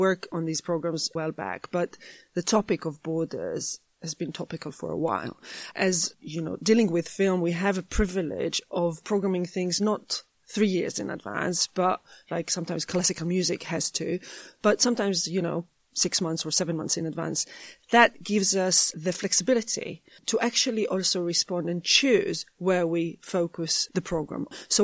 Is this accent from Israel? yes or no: yes; Jerusalem, Jerusalem District, Israel; I grew up in Jerusalem.